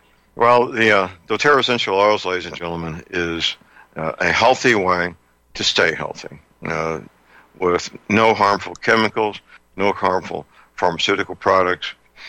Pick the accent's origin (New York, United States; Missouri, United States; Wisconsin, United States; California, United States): Missouri, United States; St. Louis; very polite young women in my hometown, St. Louis, will take your order